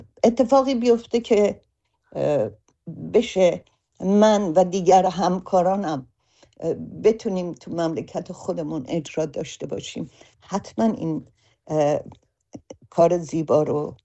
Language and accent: Persian; Iran; moved away; برای من و امثال من که بیرون از ایران هستیم